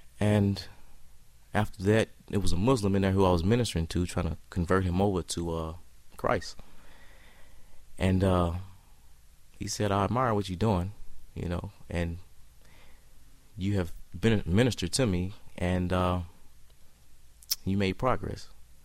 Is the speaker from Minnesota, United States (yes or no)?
no; Kentucky, United States; also born or lived in Georgia; I moved from Georgia back home to Kentucky.